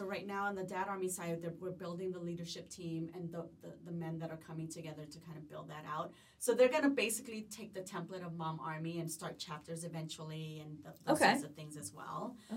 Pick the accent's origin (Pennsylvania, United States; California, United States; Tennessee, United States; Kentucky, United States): California, United States; Los Angeles; And I grew up in South LA, so the single mom, dynamic was very prevalent.